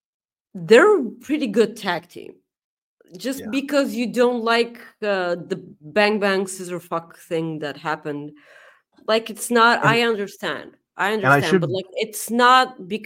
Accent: Plovdiv, Plovdiv Province, Bulgaria; So 6 hours for a Bulgarian, that's a lot. And not only Bulgarian, I'm from Plovdiv.

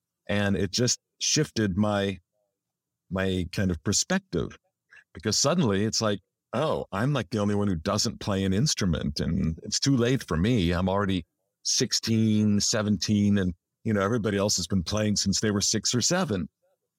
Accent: Los Angeles, California, United States; I was born in Los Angeles, barely 3 miles from where I'm sitting right now, and I've never lived anywhere else.

